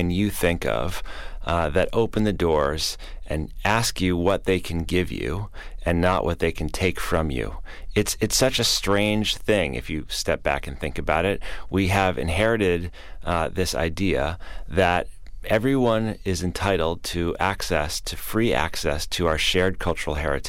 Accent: Chicago, Illinois, United States; now in New York City, United States; I live in New York City now, even though I grew up in Chicago and spent a lot of my life in the Midwest.

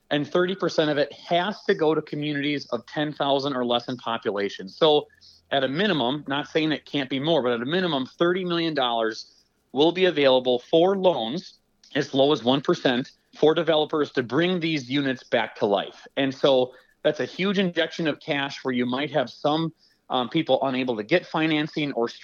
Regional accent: Rice Lake, Wisconsin, United States; Gosh, you know, I was born and raised in the Rice Lake area, but Rice Lake's not unique.

